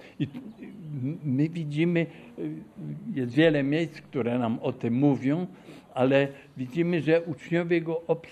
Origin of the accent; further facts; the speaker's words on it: Cieszyn, Silesian Voivodeship, Poland; jestem z Cieszyna, a więc niedaleko stąd.